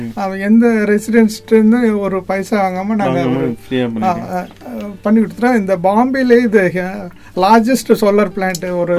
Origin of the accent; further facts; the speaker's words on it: Sikkal, Tamil Nadu, India; நான் பிறந்தது நாகப்பட்டினம் பக்கத்தில் ஒரு சிக்கல்னு ஒரு இது ஸ்மால் வில்லேஜ் தான்.